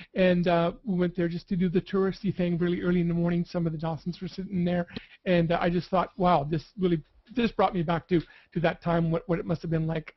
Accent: Cuba; English is a second language; moved away; I am from Cuba, yeah. I came here in 1968.

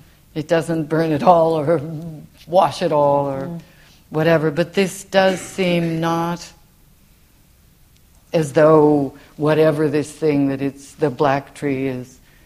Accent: California, United States; because I'm from California, and California, it's comforting to live in the East, weirdly, if you're from California

